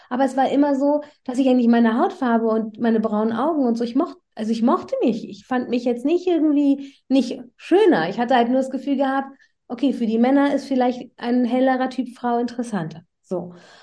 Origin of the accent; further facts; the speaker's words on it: Iran; ich bin ursprünglich Iranerin